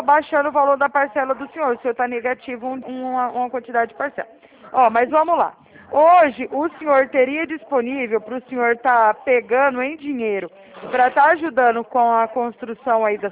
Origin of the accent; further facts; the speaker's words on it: Araraquara, São Paulo, Brazil; eu sou de Araraquara, São Paulo